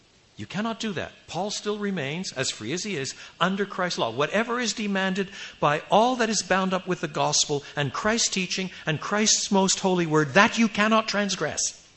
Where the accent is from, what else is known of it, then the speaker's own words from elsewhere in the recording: Quebec, Canada; I was brought up in French Canada and I happily kiss people on both cheeks, yet my parents were both born in the UK.